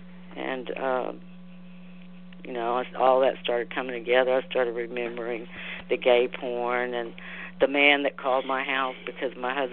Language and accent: English; Texas, United States; But once I left and moved back to my home state of Texas